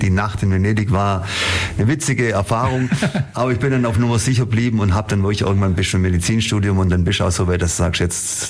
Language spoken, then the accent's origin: German; Ulm, Baden-Württemberg, Germany; ich bin in Ulm geboren, bin Ulmer, bin hier in Ulm aufgewachsen